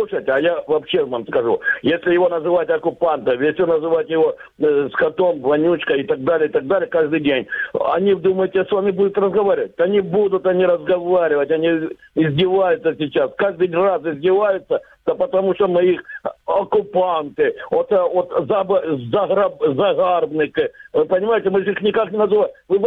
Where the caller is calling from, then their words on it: Luhansk Oblast, Ukraine; Луганская область.